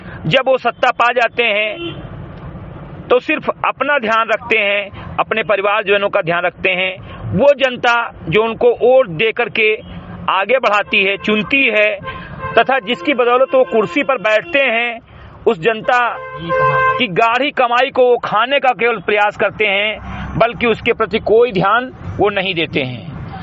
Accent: Uttar Pradesh, India; ग्राम सभा सिमरी कटई विकासखंड मेनपुरा जनपद बहराइच का मूल निवासी हूं तथा एक सामाजिक कार्यकर्ता हूं

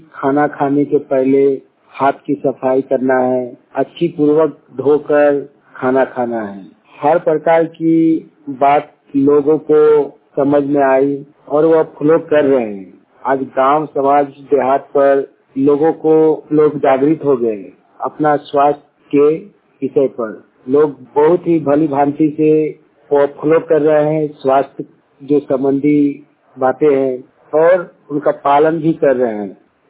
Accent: Kasma, Jharkhand, India; ग्राम कसमा छत्तीस, पंचायत कसमा, जिला बोकारो, राज्य झारखंड का निवासी हूँ।

